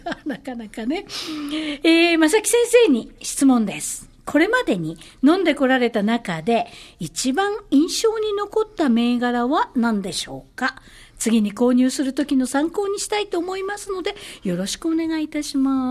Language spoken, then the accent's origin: Japanese; Nishinomiya, Hyogo, Japan; born there; 私は西宮生まれの都ですので、西宮の蔵の蔵開きにはいずれも参加させてもらったことがあります。